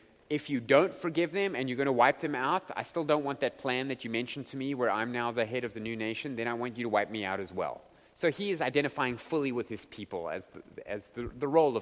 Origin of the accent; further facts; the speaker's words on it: Ireland; because, you know, I'm Irish.